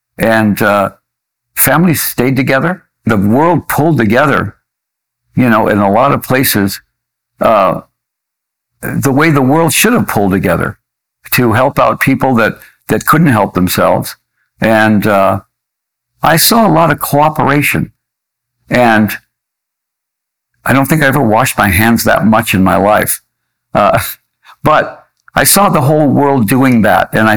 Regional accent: Detroit, Michigan, United States; born there; I was born in Detroit, and Detroit is the hard rock capital of the United States.

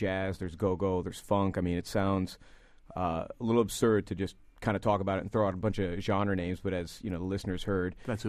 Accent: Rochester, New York, United States; moved away as an adult; also born or lived in New Jersey, United States; Came from India for that, and I was born and raised in Rochester, in Henrietta.

